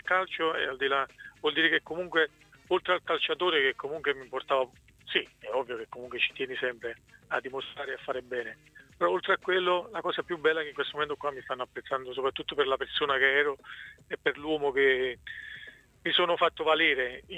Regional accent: Nocera Inferiore, Campania, Italy; io sono nocerino, ma lo sanno i tifosi dell'Ancona che sono di Nocera Inferiore.

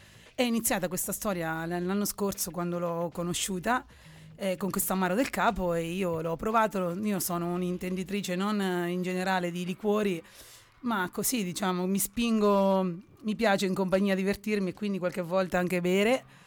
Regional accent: San Severino Marche, Marche, Italy; now in Matelica, Italy; Allora, intanto io sono di San Severino Marche.

